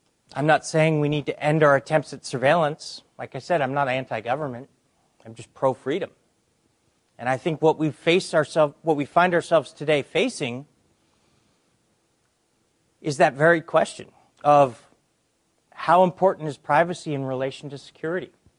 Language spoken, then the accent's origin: English; United States; I'm an American and I like doing business in America